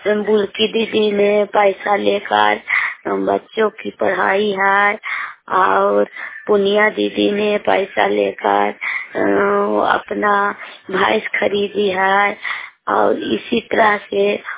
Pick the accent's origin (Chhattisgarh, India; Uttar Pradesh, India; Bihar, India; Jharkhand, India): Bihar, India; Saiful; मैं सैफुल गाँव की रहने वाली हूँ और हरनौत नालंदा जिला को रहने वाली हूँ